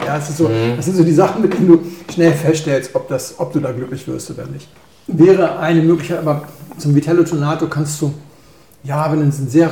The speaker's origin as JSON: {"language": "German", "region": "Hamburg", "country": "Germany", "said": "Ich bin ein Hamburger Jung."}